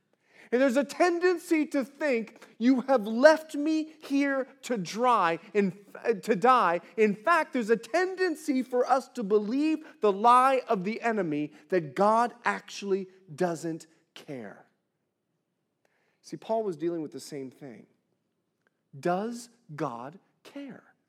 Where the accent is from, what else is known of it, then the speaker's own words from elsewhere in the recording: Bahamas; now in California, United States; I grew up in the Bahamas. You know my story. And so I'm trying to raise my son to do the very same thing. Now, we've moved to California.